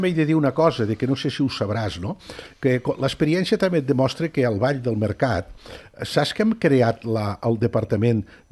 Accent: Lleida, Catalonia, Spain; No, però escolta, tu, jo sóc de Lleida, eh? Jo sóc de Lleida.

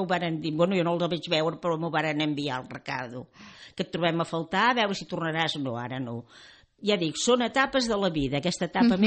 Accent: Sant Cebrià, Catalonia, Spain; now in Calella, Spain; De Sant Cebrià.

